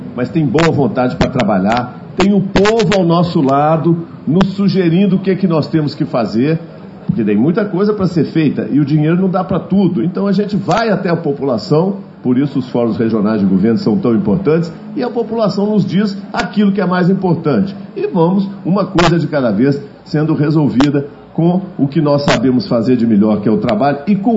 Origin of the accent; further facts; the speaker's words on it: Minas Gerais, Brazil; nós temos que ter orgulho, como mineiros e mineiras, de dizer, o nosso estado está melhor do que a maioria dos estados brasileiros.